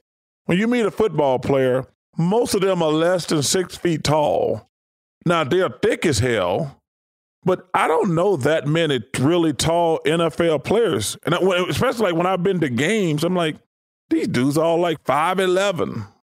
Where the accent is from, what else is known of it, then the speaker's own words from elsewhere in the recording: Alabama, United States; I grew up in Alabama, so we don't have any pro football.